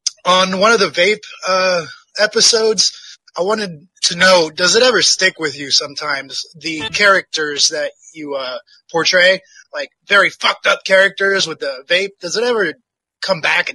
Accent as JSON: {"language": "English", "region": "Texas", "country": "United States", "tie": "born there", "said": "No. I was born in Texas, though."}